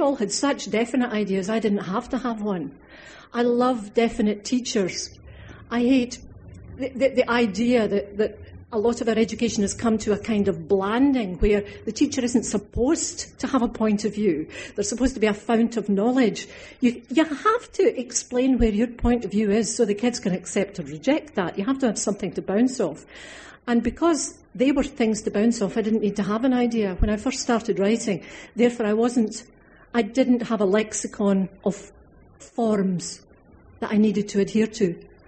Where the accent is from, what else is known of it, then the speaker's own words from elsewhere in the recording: Scotland, United Kingdom; It doesn't occur to me I'm Scottish until someone points it out basically, because I still live there, and it seems to me a perfectly acceptable, my diction and my language is basically standard English. It's inflected by an accent.